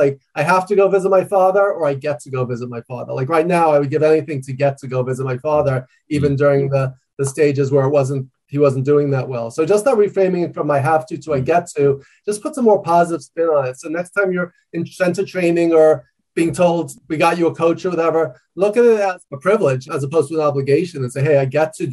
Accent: New York, United States; even though I talk loud and fast, I'm a New Yorker, I'm an extreme introvert

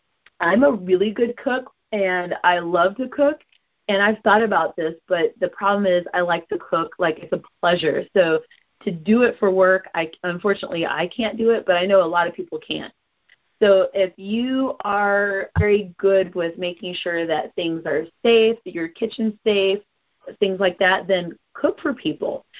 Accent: Colorado, United States; the annoying stoner hippie dude who loved the fact that I was from Colorado, and he got on my nerves.

